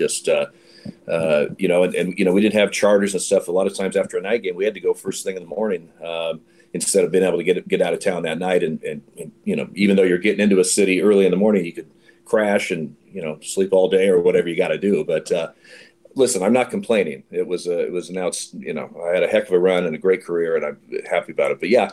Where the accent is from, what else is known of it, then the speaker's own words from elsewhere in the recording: Eugene, Oregon, United States; Well, the start, I grew up in Eugene, Oregon